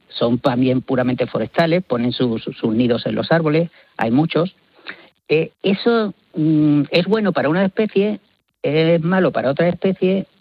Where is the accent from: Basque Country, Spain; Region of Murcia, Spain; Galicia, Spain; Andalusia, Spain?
Andalusia, Spain; Málaga; yo soy de Málaga, entonces toda la zona de Málaga, de la Costa del Sol